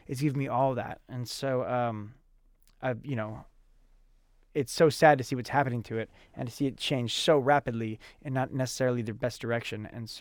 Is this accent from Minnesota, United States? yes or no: no; San Diego, California, United States; somebody from my neighborhood growing up in San Diego came